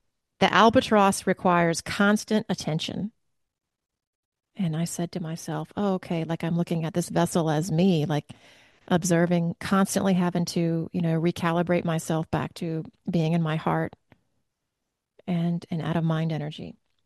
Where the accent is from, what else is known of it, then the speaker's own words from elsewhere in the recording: the South, United States; I'm from the South, y'all